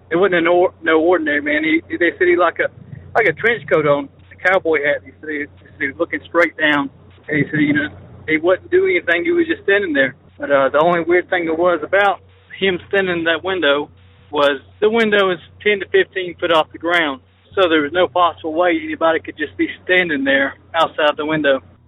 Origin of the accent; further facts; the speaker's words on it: Ashville, Alabama, United States; I'm from Asheville, Alabama.